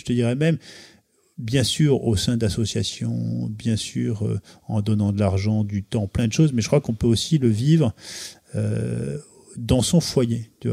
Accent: Normandy, France; moi, je viens aussi du pays de Caux, donc près de Fécamp, donc pays de pêche.

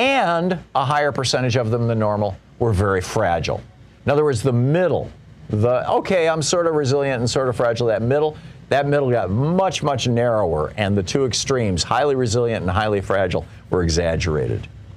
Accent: United States; I actually have a house that I live in. I have a good income. I'm an American.

